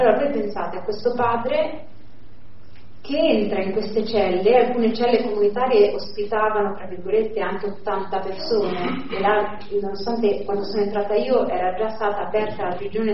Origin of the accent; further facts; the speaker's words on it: Ancona, Marche, Italy; born there; per fortuna io sono nata in Ancona